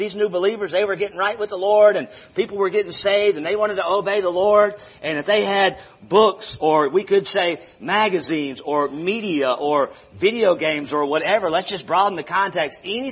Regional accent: Charlotte, North Carolina, United States; I grew up in Charlotte, North Carolina, and I grew up in the inner city.

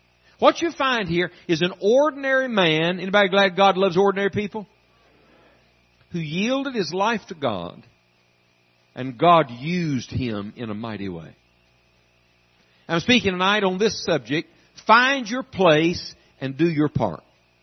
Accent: the South, United States; I grew up in the South, and I'm in the South preaching right now

